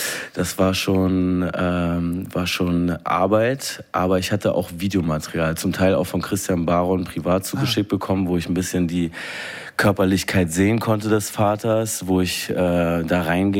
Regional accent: Mannheim, Baden-Württemberg, Germany; also born or lived in Berlin; Ich bin da in Monnem groß geworden und dann nach Rheinland-Pfalz gezogen und eigentlich sprechen meine Eltern Hochdeutsch.

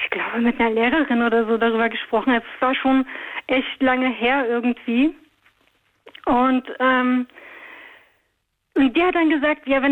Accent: Berlin, Germany; Und ich komme ja aus Berlin.

